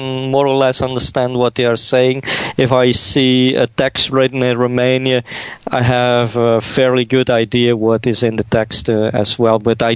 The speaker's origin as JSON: {"language": "English", "region": "Flanders", "country": "Belgium", "said": "And as I'm from Belgium, which is, and I'm in the northern part of Belgium, so the Flemish part"}